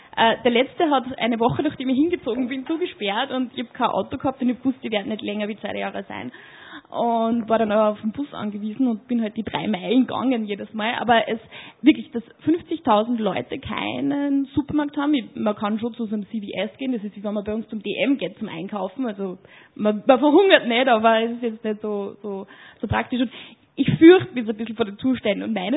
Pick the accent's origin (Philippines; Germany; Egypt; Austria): Austria; Linz, Upper Austria; born there; also born or lived in United States; gebürtige Linzerin, bin jetzt seit zwei Jahren wieder zurück, aber habe dazwischen neben Australien auch in Amerika gelebt